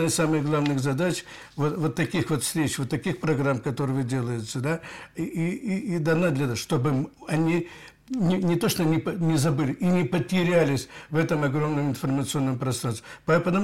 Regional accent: Odesa, Odesa Oblast, Ukraine; вот я из Одессы, да, Одесса

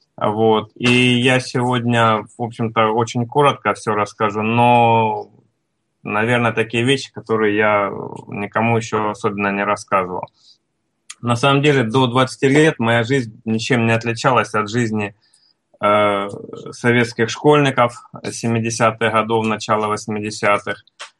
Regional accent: Krasnodar Krai, Russia; Сам я родом с Кубани, у меня отец кубанский казак.

